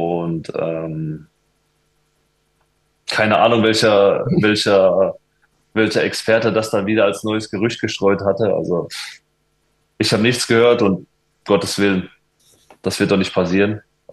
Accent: Frankfurt, Hesse, Germany; das ist meine Heimat. Das wird's auch immer sein hier in Frankfurt.

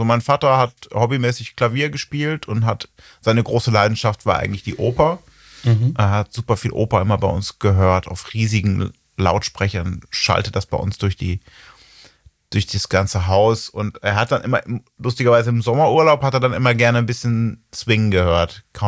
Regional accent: Ibbenbüren, North Rhine-Westphalia, Germany; also ich komme wo noch ein bisschen nördlicher, bin ich geboren in Ebenbüren.

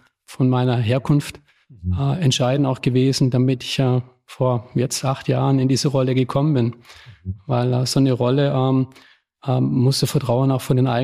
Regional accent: Baden-Württemberg, Germany; Aufgewachsen im Schwarzwald, in einem kleinen Ort.

